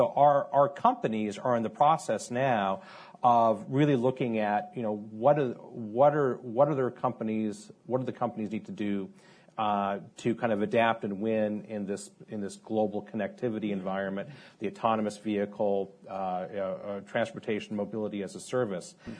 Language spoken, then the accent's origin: English; Portland, Oregon, United States; or if you're in my hometown of Portland, Oregon, they're only focused on the next generation thing.